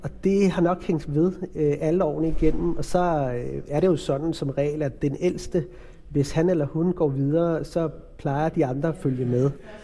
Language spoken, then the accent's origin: Danish; Albertslund, Capital Region of Denmark, Denmark; Så jeg er som sagt født og opvokset ude i Albertslund, og har altid følt mig som en del af samfundet. Jeg kommer af en søskendeflok på 4, hvor jeg er den ældste.